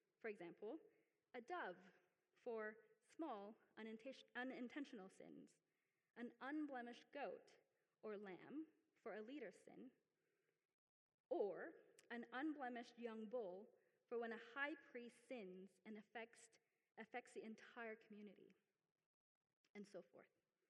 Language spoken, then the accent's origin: English; Philippines; And so I was born in the Philippines, and I went to Catholic school.